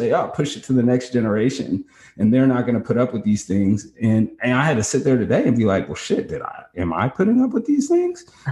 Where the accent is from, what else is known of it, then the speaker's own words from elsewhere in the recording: West Coast, United States; And I grew up on the West Coast. Right. So, you know, I grew up in a different world